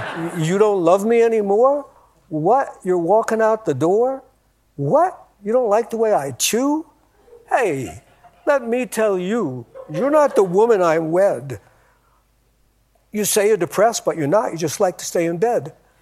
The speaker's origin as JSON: {"language": "English", "town": "Schenectady", "region": "New York", "country": "United States"}